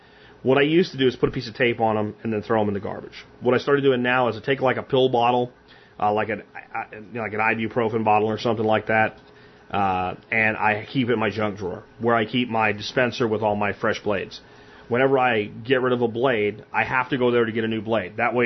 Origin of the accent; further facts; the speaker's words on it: Jacksonville, Florida, United States; I grew up in Jacksonville. But as a kid, Jacksonville was a lot smaller of a place than it is today as far as its development.